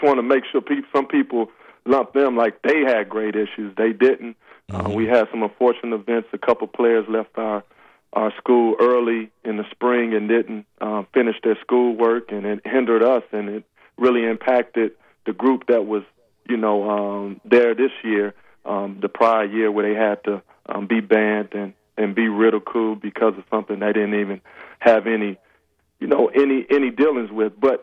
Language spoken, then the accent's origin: English; Los Angeles, California, United States; also born or lived in Oak Cliff, Texas; So I grew up in Oak Cliff and, you know, born and raised in Los Angeles, but every summer I come back to Oak Cliff and cut grass with him